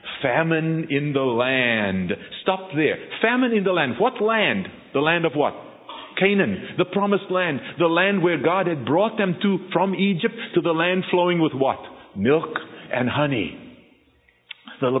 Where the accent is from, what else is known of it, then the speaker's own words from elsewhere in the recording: South Africa; By the way, I was born and raised in South Africa.